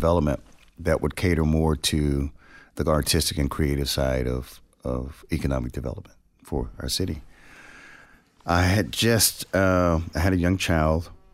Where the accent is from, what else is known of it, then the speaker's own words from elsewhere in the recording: Shreveport, Louisiana, United States; My hometown. Born at Shumpert Hospital and grew up in Stoner Hill on Holly Street, you know, right by Centenary College. So yeah, this is home.